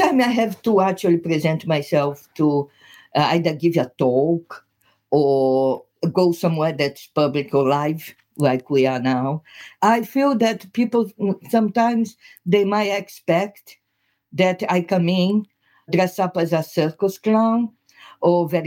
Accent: Brazil; accent: Brazilian; English is a second language; It's my accent, okay? You guys there listening to it, you might have a bit of a problem to adjust your ear to this Brazilian accent.

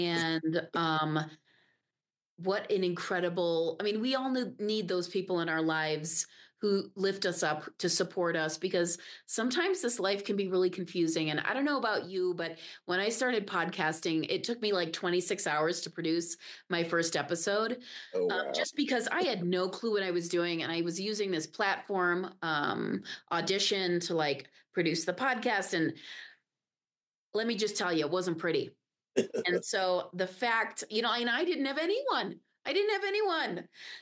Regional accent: Illinois, United States; also born or lived in overseas; after I grew up overseas, I grew up outside of Chicago in a suburb. So you and I kind of have Illinois in common.

